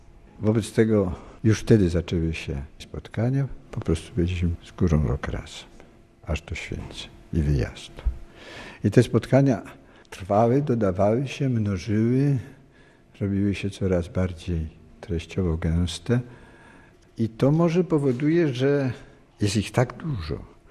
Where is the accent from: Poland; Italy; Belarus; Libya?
Italy; Naples, Campania; Jesteśmy z Neapolu.